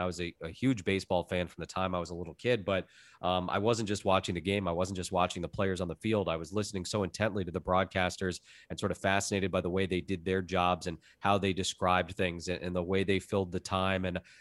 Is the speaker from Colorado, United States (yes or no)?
no; Florida, United States; And then it was, you know, reaching out to the local sports network where I grew up in South Florida